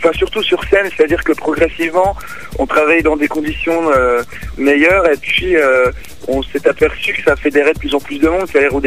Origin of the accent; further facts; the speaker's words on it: Besançon, Bourgogne-Franche-Comté, France; also born or lived in Paris; je suis né à Paris, mais j'ai pas vraiment grandi là-bas, donc j'ai gardé beaucoup d'attaches. Mais voilà, j'ai grandi à Besançon, c'est arrivé vers l'âge de 2-3 ans, quoi.